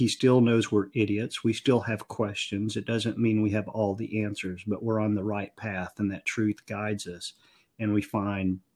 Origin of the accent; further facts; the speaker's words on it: Arkansas, United States; I was born and raised in Arkansas, and I never would have imagined that I would leave Arkansas.